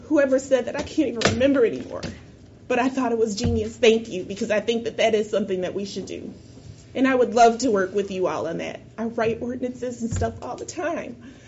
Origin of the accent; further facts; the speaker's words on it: Michigan, United States; Because I'm from West Michigan. I'm a nobody.